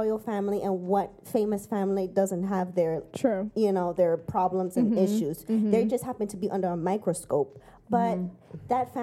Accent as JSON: {"language": "English", "country": "United States", "said": "but at the same time, I'm an American. Like, I wasn't raised with this royal, you know, family"}